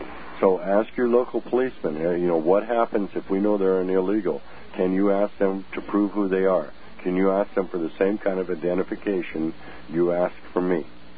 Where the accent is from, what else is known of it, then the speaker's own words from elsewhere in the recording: Pacific Northwest, United States; Okay, well, remember, I'm from the Pacific Northwest, so I don't know your individual congressional delegation.